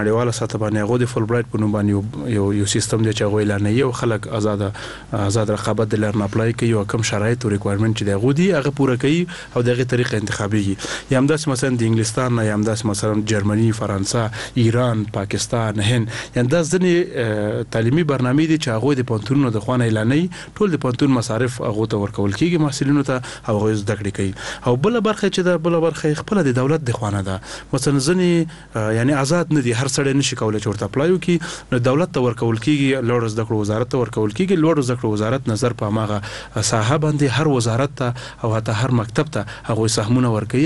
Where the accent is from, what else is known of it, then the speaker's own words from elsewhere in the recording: Nangarhar, Afghanistan; زه د ننګرهار ولایت یم